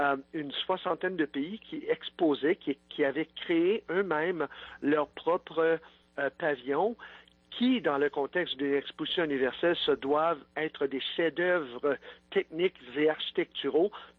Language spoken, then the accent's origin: French; Ottawa, Ontario, Canada; J'avais, en fin de compte, 13 ans, l'année de l'Expo. J'habitais à Ottawa, je suis franco-ontarien, et avec ma famille, on n'était vraiment pas bien nantis